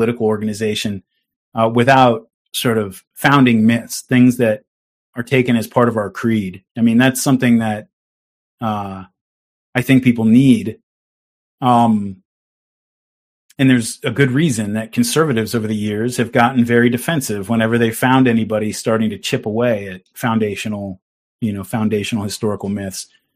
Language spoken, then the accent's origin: English; United States; Like that is something that strikes me, even as an American, as much more obscene